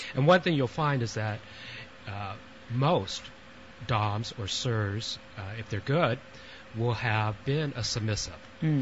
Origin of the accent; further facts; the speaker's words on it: California, United States; I'm from this area, Southern California originally